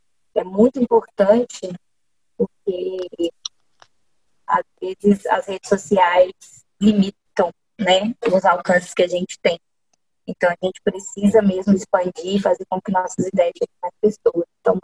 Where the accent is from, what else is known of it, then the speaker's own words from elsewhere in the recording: Belo Horizonte, Minas Gerais, Brazil; born there; also born or lived in Santa Luzia; Eu nasci no Hospital Felício Roxo, em Belo Horizonte. Embora, quando eu nasci, os meus pais moravam no bairro São Benedito, na cidade de Santa Luzia. Eu morei lá até os meus 6 anos de idade, em Santa Luzia